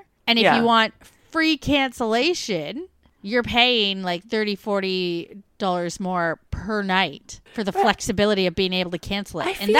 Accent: Melbourne, Victoria, Australia; We're from Melbourne.

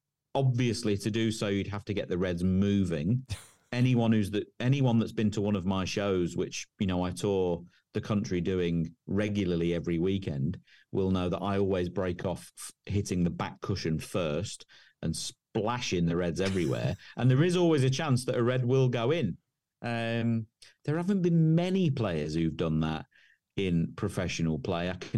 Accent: Raunds, East Midlands, United Kingdom; The club that I grew up in playing in Raunds in Northamptonshire had some nine ball tables.

